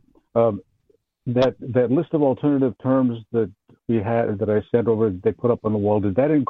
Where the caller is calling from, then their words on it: Coeur d'Alene, Idaho, United States; Coeur d'Alene, Idaho.